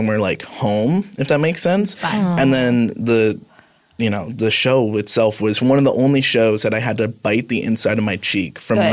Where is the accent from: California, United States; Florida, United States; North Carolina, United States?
Florida, United States; I'm originally from Florida.